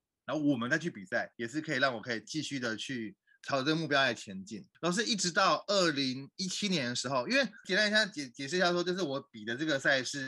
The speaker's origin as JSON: {"language": "Chinese", "country": "Taiwan", "moved": "as an adult", "lives_now": "Melbourne, Australia", "said": "然后我来自台湾。然后我在澳洲大概生活大概快十年时间，目前是咖啡师，然后自己有一间咖啡店，然后在 Docklands 这样子。"}